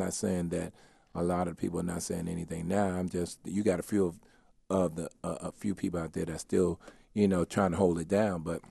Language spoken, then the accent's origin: English; New York City, New York, United States; Well, basically, you know, I'm from Harlem.